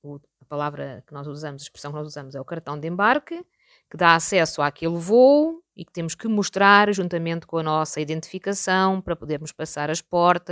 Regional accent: Lisbon, Portugal; now in Almada, Portugal; sou professora de português, tenho 56 anos, sou natural de Lisboa, vivo em Almada e sou a mãe da Tatiana.

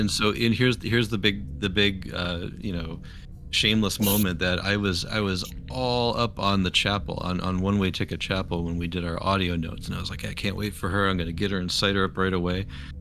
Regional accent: Philadelphia, Pennsylvania, United States; Oh no, Eagles fan. We came from Philadelphia area, okay.

